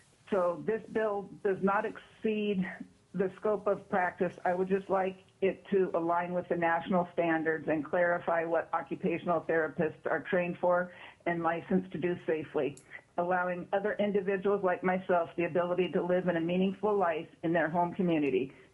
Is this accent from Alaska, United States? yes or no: yes; Soldotna, Alaska, United States; for the record … I'm a stroke survivor of 8 years, and I'm from Sabotna, Alaska.